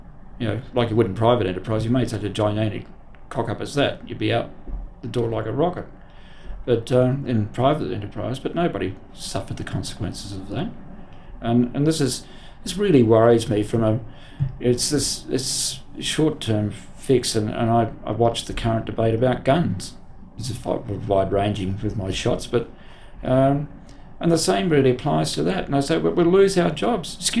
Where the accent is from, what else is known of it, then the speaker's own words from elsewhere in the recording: Sydney, New South Wales, Australia; now in Melbourne, Australia; having been brought up in Sydney, this place is untouched, Melbourne, in 1980